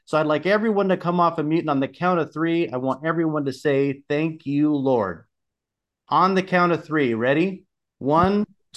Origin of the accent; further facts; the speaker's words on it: Columbus, Ohio, United States; I'm from Columbus, Ohio, for those of you who don't know me